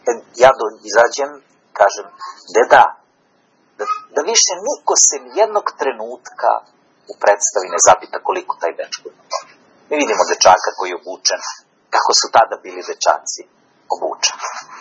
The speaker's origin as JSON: {"language": "Serbian", "town": "Kragujevac", "region": "Šumadija", "country": "Serbia", "said": "Eto, mi smo iz Kragujevca."}